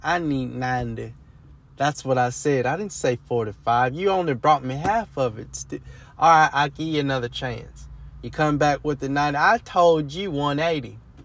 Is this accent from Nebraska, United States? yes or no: no; Oakland, California, United States; Nigga, I'm from Oakland.